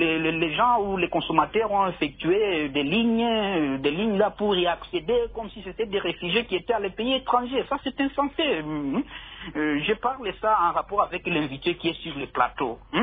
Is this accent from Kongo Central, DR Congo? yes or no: no; Kasaï, DR Congo; Vous voyez, chez nous au Kassai, le problème de la nourriture ici, le maïs, c'est ça même une nourriture de base.